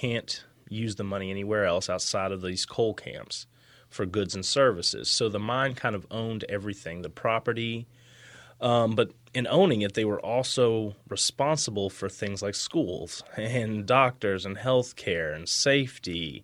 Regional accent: Stanford, West Virginia, United States; I grew up in Beckley, West Virginia, which more accurately, I grew up in Stanford, which is an unincorporated town right beside of Beckley.

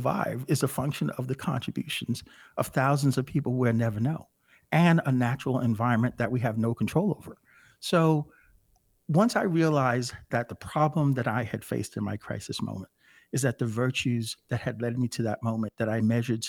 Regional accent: United States; So I was excited about being an American.

